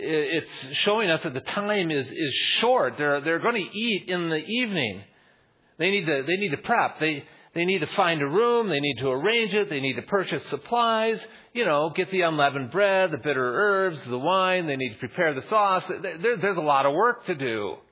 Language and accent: English; Minnesota, United States; accent: Minnesota; just for those of you who are watching my Minnesota accent.